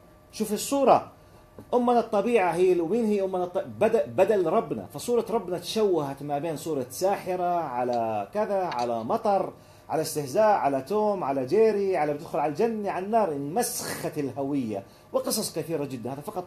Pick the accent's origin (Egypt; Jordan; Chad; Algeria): Jordan; كوني أنا من الأردن عم بحكي عما شيء أنا شهدته